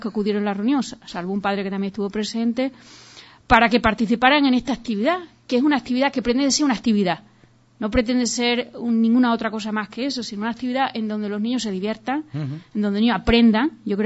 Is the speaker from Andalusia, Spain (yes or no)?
no; Guareña, Extremadura, Spain; yo tenía mucho interés que naciera en Guareña, porque yo soy de Guareña